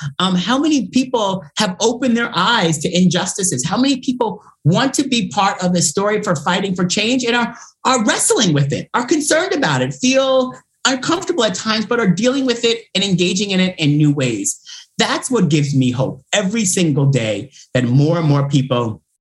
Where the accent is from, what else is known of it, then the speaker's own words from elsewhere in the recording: New York, United States; I grew up on Eastern Long Island and he worked to build homes.